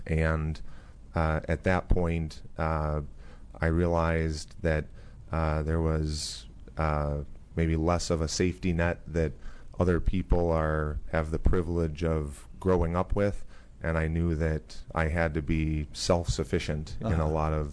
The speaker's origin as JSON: {"language": "English", "town": "Manitowoc", "region": "Wisconsin", "country": "United States", "tie": "born or raised there", "said": "I was 12 years old, and I had a paper route in my hometown of Manitowoc, Wisconsin, delivering approximately 70 papers on a daily basis."}